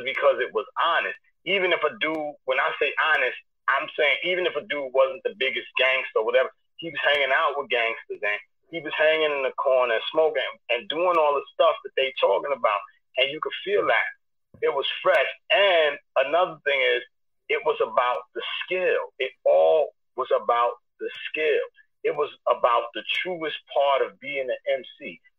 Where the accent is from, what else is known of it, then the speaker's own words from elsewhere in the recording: New York City, New York, United States; I was young from East New York.